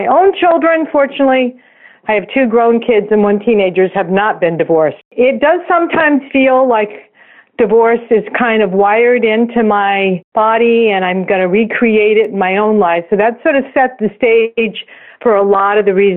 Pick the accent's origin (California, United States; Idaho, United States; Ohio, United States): California, United States; Los Angeles; And I'm from Los Angeles.